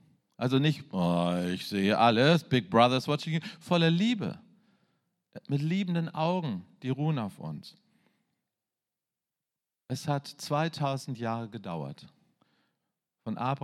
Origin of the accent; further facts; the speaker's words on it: Germany; Hey, ich bin Mann, ich bin Deutscher, ich habe schwäbische Wurzeln.